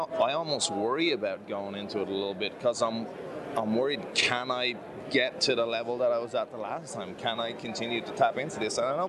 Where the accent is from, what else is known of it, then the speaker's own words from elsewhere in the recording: Ireland; As an Irish person, you know, we're very good at burying our feelings